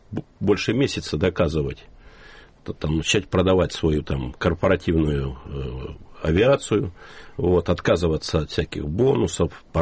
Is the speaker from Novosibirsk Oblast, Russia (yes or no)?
yes; Novosibirsk, Novosibirsk Oblast, Russia; Я сам новосибирец.